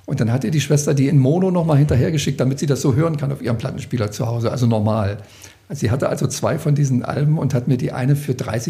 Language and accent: German; East Germany, Germany; ich stamme ja auch aus dem Osten